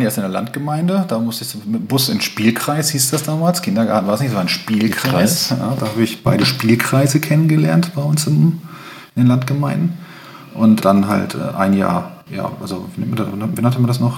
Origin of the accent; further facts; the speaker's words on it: Bad Bentheim, Lower Saxony, Germany; Ich bin 43 Jahre alt, bin gebürtiger Westniedersachse, ich komme aus der Grafschaft Bentheim. Das ist genau da an der deutsch-niederländischen Grenze und da dann auch der letzte Ort, Bad Bentheim-Gildehaus, da komme ich her. Ja, ich bin ein Bürger mit Burnenblut, wie man bei uns sagt, mit Bauernblut.